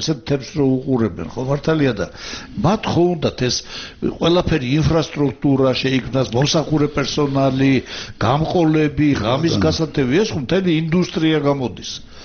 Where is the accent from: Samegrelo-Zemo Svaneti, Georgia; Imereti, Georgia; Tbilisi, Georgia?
Imereti, Georgia; Zestafoni; მე ზესტაფონელი ვარ, მაგრამ შეგედავით.